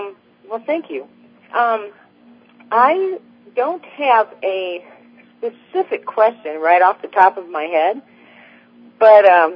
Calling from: Illinois, United States; I'm from Illinois.

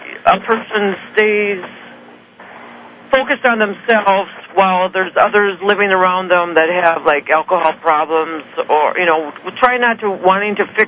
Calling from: Minnesota, United States; Hi, I'm from Minnesota.

